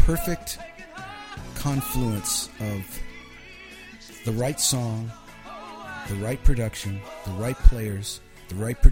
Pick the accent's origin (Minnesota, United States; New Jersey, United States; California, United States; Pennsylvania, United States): Pennsylvania, United States; And I grew up in Pennsylvania, a small town. There was a sheep farm right behind the house, woods and fields, and I went from being born in a city to being a country kid, basically.